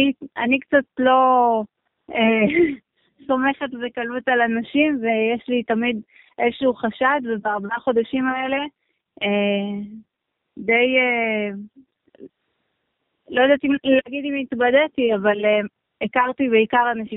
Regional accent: Nahariya, Northern District, Israel; אבי הוא מנתיב השיירה. זה מושב בצפון, כן, ליד נהריה. ואני מנהריה.

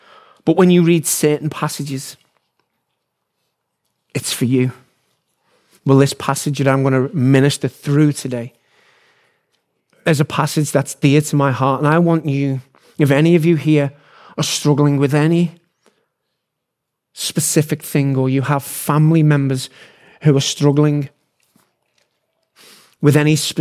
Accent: England, United Kingdom; Typically, as an Englishman, we come and we minister around the US and the Americans.

